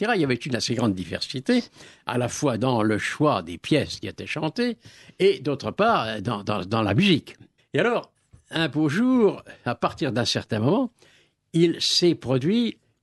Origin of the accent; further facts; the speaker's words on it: Pays de la Loire, France; mon pays natal est à 20 km de l'abbaye de Solesmes